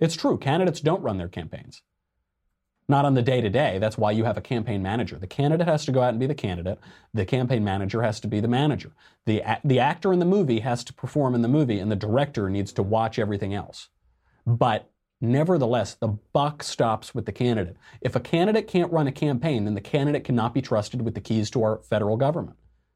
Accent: Arizona, United States; those troglodyte knuckle draggers in my home state of Arizona.

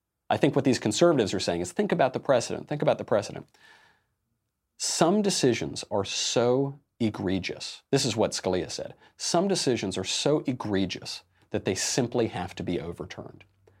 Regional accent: New York City, New York, United States; So I just as a New Yorker, as a descendant of Italian heritage, I just want to say, please don't blame him on us.

